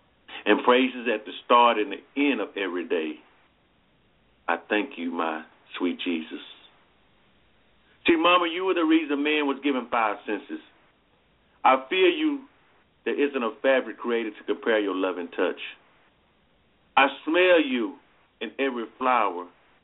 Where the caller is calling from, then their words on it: Alabama, United States; again from Alabama.